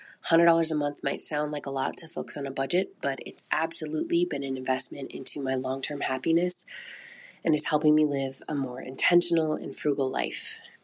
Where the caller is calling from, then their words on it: Seattle, Washington, United States; I'm calling from Seattle.